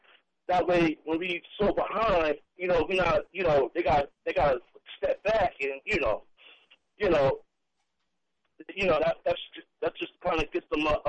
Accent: Long Island, New York, United States; You know, I'm from Strong Island, New York, and I love what y'all doing on the Giants at right there.

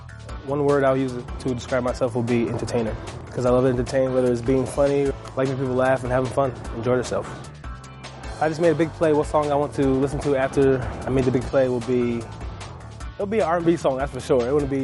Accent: Middletown, Connecticut, United States; You're going 60 seconds with me. I grew up in Middletown, Connecticut.

